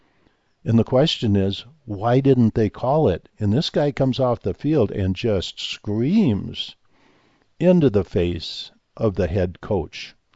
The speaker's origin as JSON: {"language": "English", "country": "United States", "said": "watched football for my entire life, being an American kid."}